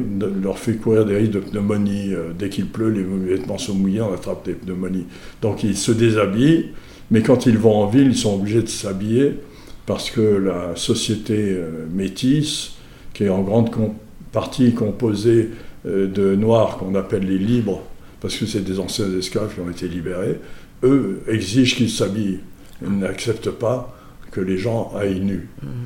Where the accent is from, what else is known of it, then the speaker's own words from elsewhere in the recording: Mauritius; je suis mauricien. Donc étant mauricien, et mauricien de l'ethnie qui a été la première arrivée à l'île Maurice